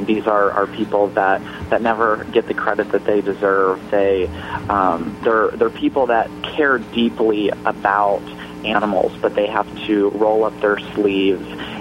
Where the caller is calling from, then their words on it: Chicago, Illinois, United States; I am in Chicago. I'm in our office here in Chicago.